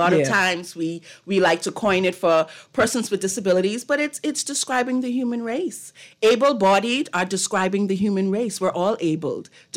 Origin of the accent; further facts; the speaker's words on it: Grand Bahama, Bahamas; See, now, I'm from Grand Bahama. I'm a Grand Bahama native.